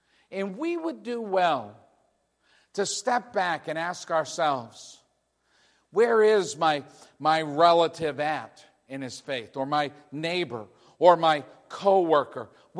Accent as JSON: {"language": "English", "region": "New England", "country": "United States", "tie": "born or raised there", "said": "I grew up in New England. I'm a New England kid."}